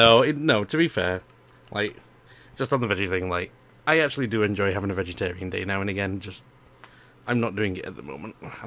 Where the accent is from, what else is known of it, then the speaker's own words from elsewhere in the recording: United Kingdom; Anyway, we're being too British about this.